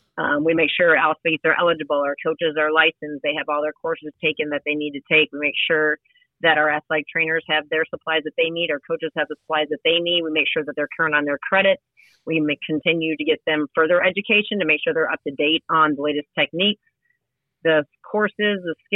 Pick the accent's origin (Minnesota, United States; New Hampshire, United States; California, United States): Minnesota, United States; I think I've been here long enough that people think I'm from Ben Davis. I'm actually not. I am from Minnesota.